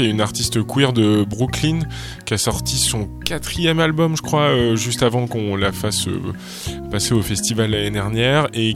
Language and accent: French; Saintes, Nouvelle-Aquitaine, France; born there; enregistré dans ma ville natale d'ailleurs, ce disque à Saint en Charente-Maritime.